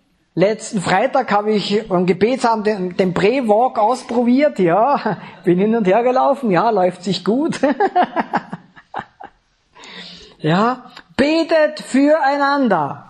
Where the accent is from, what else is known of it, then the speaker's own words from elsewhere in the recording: Vorarlberg, Austria; Ich bin ja Vorarlberger.